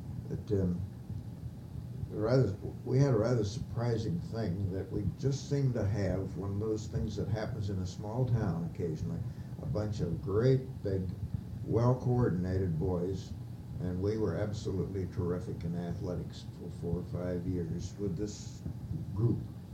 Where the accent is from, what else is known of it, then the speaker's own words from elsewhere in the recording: Galena, Ohio, United States; born there; In Galena, Ohio, that's in Delaware County.